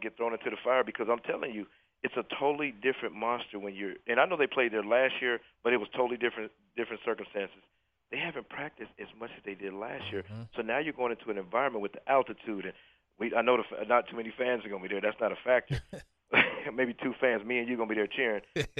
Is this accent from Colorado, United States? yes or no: yes; Denver, Colorado, United States; Listen, I'm from Denver, Colorado. I grew up there for 18 years.